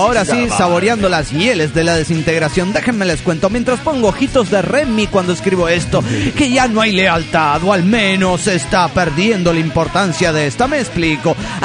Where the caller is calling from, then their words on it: Puno, Peru; de Puno, Perú.